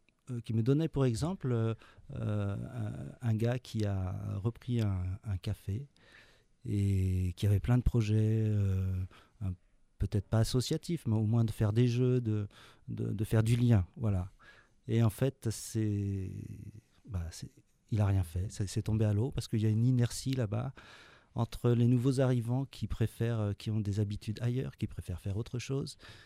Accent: Pays de la Loire, France; je suis natif de, pas de Notre-Dame-des-Landes, mais de 10 km à côté. Donc, c'est un coin sauvage de marais, c'est l'estuaire de la Loire.

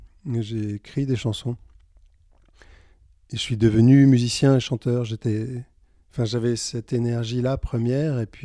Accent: Nice, Provence-Alpes-Côte d'Azur, France; also born or lived in Paris; Et j'ai grandi à Nice et j'ai passé pas mal de temps à Paris. Je suis arrivé ici il y a à peu près 4 ans.

